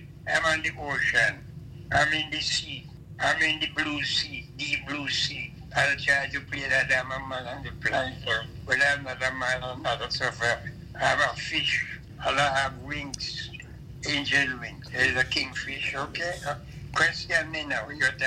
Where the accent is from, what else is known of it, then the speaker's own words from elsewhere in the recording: Hanover, Jamaica; In Hanover, the parish of Hanover.